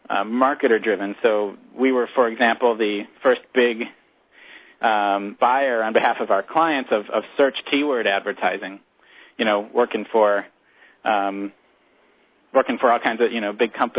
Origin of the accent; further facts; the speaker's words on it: Illinois, United States; I grew up in Illinois and went to the University of Iowa